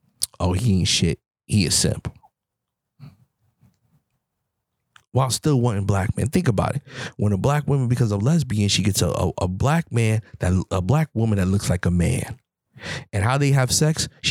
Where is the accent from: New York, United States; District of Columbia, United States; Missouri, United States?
New York, United States; You know, I'm from New York.